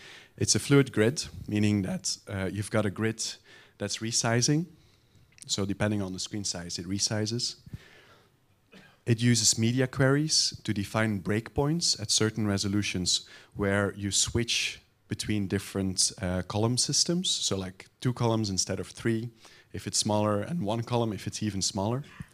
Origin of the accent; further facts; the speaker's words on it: Belgium; I'm a Belgian.